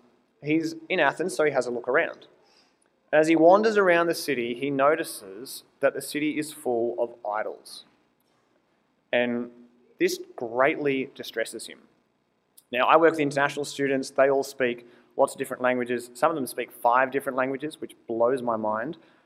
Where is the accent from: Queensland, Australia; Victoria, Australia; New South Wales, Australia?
New South Wales, Australia; Sydney; Personally, I grew up in Sydney. I grew up in a suburb called Seven Hills.